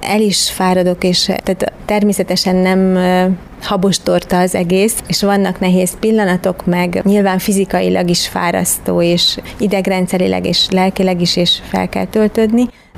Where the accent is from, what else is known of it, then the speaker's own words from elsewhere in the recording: Tázlár, Bács-Kiskun, Hungary; born there; amikor a szülőfalumba, meg a volt iskolámba, a tázlári iskolámba mentem egy hónapos iskolai gyakorlatra